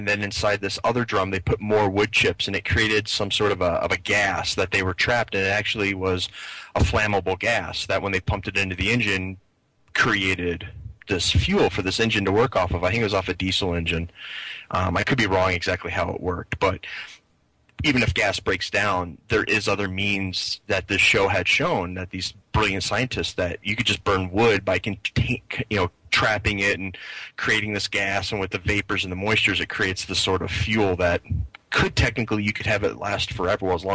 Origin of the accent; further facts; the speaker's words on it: Philadelphia, Pennsylvania, United States; So, and I'm from the Philadelphia area, so I can clearly say that. I'm not saying as an outsider. Hey, Philly kind of smells too.